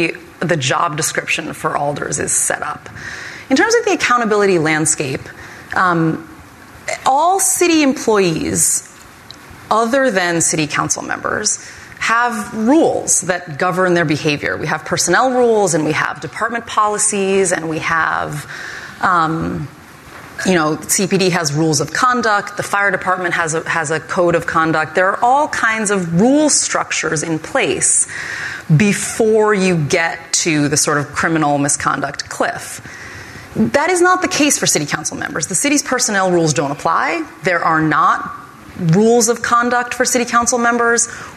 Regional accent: Boston, Massachusetts, United States; As you said, I'm from Boston.

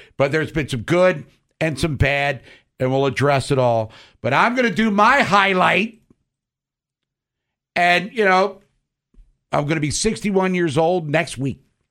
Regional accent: Baltimore, Maryland, United States; I'm from Baltimore.

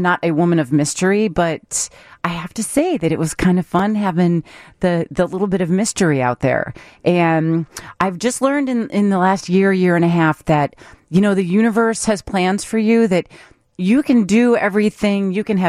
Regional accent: Chicago, Illinois, United States; I grew up in Chicago and I grew up listening to WGN.

